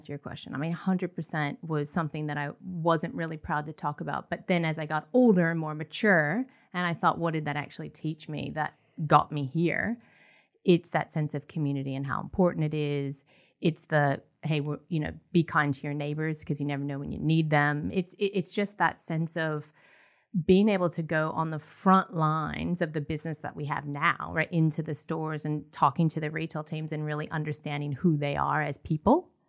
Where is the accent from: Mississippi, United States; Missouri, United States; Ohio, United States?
Ohio, United States; So I grew up in the Midwest.